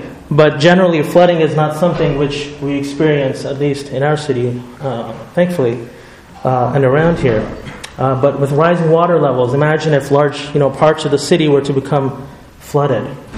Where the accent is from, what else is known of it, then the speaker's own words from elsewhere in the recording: Montreal, Quebec, Canada; So when I was a kid, I remember growing up in Montreal